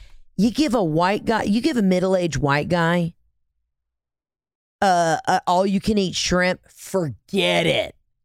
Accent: Atlanta, Georgia, United States; Now, granted, I'm from Atlanta. You know, we eat, sleep, and breathe the Chick-fil-A.

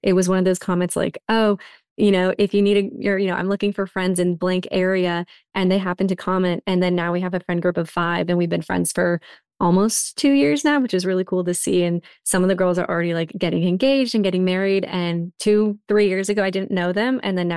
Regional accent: Boston, Massachusetts, United States; moved away as an adult; also born or lived in California; I'm from Boston originally, and then I moved to California for college, and then I moved here.

